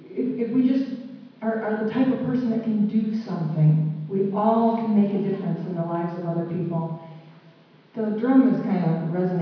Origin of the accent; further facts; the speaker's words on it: Danesville, Michigan, United States; Usually I start by saying … I'm from Danesville, Michigan, and most people have no clue where that is. And I have to say it's close to Lansing.